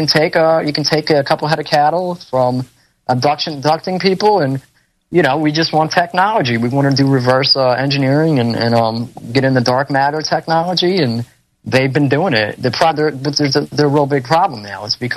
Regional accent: Philadelphia, Pennsylvania, United States; And like I said, I grew up in Philly and, I had a wooden, I guess, never had a golden spoon.

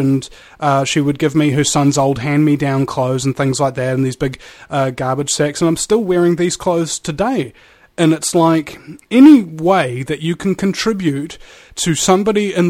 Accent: New Zealand; I'm from New Zealand. I didn't get the reference

